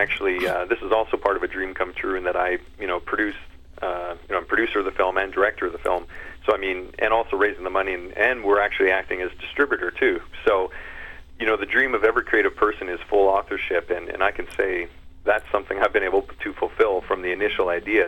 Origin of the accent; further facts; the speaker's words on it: Foam Lake, Saskatchewan, Canada; I came home from Bible camp, and I was on the farm in Foam Lake, and I remember looking out at my family working in the garden one evening